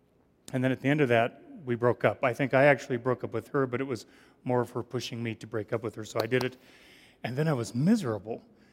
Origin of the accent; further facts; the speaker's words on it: Israel; And at first I was like, no … from Israel.